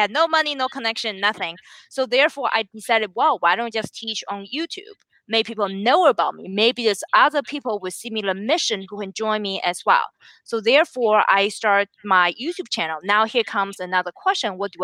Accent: China; English is a second language; now in United States; So the $800 was linked to another bigger story regarding why I moved here. And originally, I came from China.

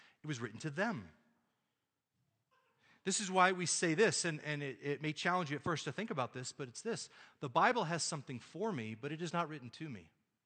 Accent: Texas, United States; Now, I take great pride in the fact that I am a Texan. I'm from Texas. I was born there.

